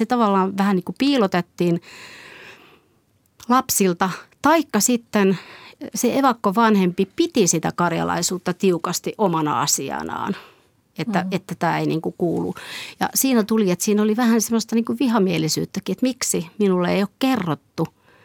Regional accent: Karelia, Finland; kun olen karjalainen, niin yleensä nämä oli sitten molemmat vanhemmat olivat evakkoja.

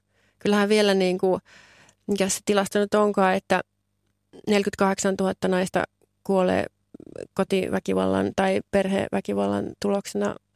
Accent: Lapland, Finland; minä olen tyypillinen lappilainen päihteiden käyttäjä

